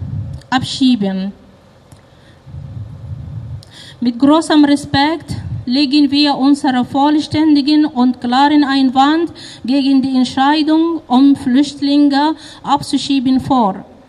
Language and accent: German; Sudan; German is a second language; Ich komme aus dem Sudan.